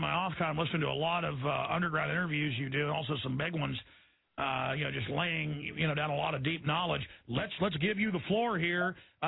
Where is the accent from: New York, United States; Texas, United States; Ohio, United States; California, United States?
Texas, United States; Dallas; Because I grew up in Dallas, and you know, I was on the football team.